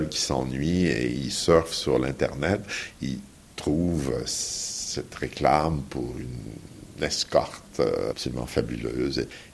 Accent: Canada; c'est vrai particulièrement chez nous au Canada

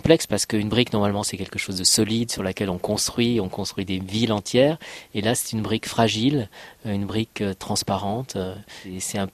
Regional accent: Saint-Étienne, Auvergne-Rhône-Alpes, France; Mais c'est vrai que les souvenirs de mon enfance à Saint-Étienne, c'était plutôt ce qu'on appelait à Saint-Étienne les crassiers, mais qu'ailleurs on appelle les terrils

